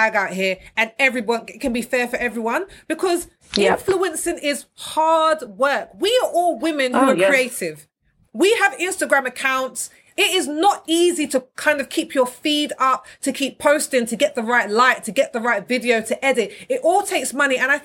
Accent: United Kingdom; we don't talk about money as British people.

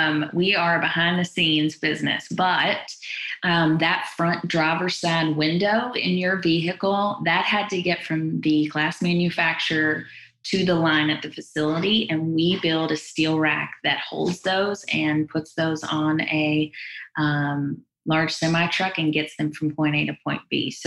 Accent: Kentucky, United States; Yeah, my husband and I grew up in Kentucky and had lived kind of all over the U.S. before wanting to come back to Kentucky.

